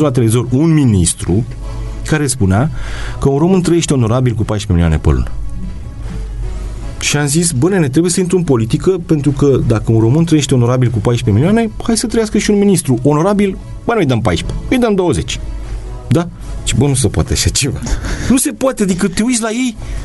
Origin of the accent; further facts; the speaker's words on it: Romania; De la Bruxelles ne iubesc pe noi că suntem români și...